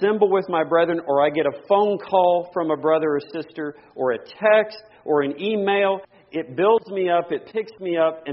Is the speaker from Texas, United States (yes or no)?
yes; Texas, United States; And I grew up in Hispanic churches in Texas where at the end of the service, there was always a little bit of time for the brethren to send greetings to other brethren.